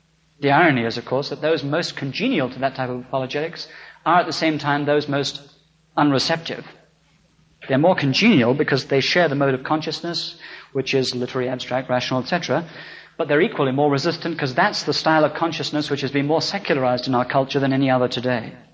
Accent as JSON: {"language": "English", "region": "England", "country": "United Kingdom", "said": "we don't have very much in England at all, so who am I as an Englishman to say this?"}